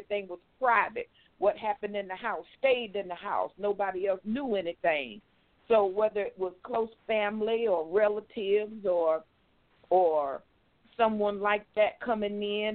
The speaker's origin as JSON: {"language": "English", "town": "Darlington", "region": "South Carolina", "country": "United States", "tie": "born or raised there", "also_born_or_lived": "Brooklyn, New York", "said": "Well, again, I was born in Brooklyn, New York, and was raised in South Carolina. And the majority of my journey, if you want to call it that, happened in South Carolina. A little town called Darlington."}